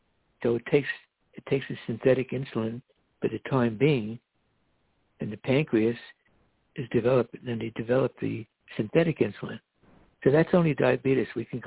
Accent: Miami, Florida, United States; now in New York, United States; And to all my Latin friends back home in Miami, I'm broadcasting from New York today.

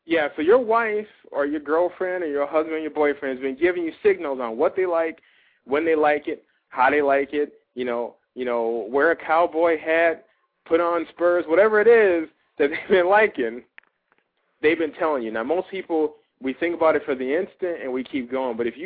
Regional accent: East Chicago, Indiana, United States; I grew up in East Chicago and the harbor of Indiana, two areas that are known for being urban, being a little rough

